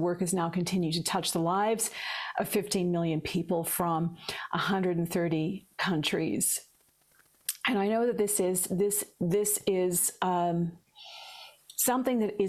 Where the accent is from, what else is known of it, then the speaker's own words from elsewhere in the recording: Australia; now in United States; See, I've lived in the States for 20 years. As I hear your Aussie voice, you're going to start to call out the Aussie in me.